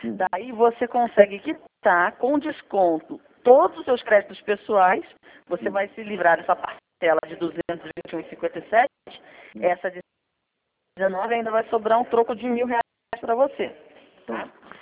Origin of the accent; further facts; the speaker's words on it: Rio de Janeiro, Brazil; eu sou do Rio de Janeiro